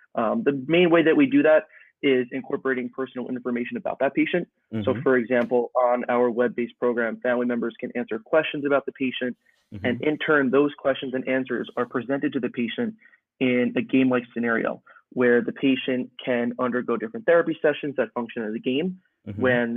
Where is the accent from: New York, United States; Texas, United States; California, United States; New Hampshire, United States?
New York, United States; If I had to describe myself, well, first off, I'm from New York.